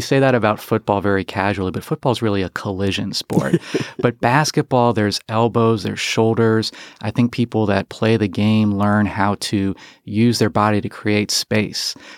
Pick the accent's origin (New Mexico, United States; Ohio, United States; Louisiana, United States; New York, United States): Ohio, United States; Cincinnati; moved away as an adult; now in Columbus, United States; I moved away from Cincinnati in 1996 to go to college. I left the state in 2000, and I have just moved back. I now live in Columbus, Ohio.